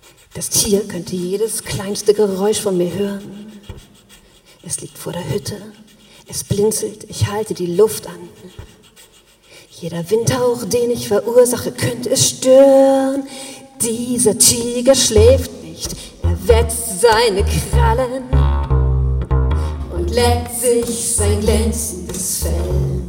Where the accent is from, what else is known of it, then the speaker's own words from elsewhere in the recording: Brandenburg, Germany; Also, ich komme aus Brandenburg, das habt ihr schon gehört.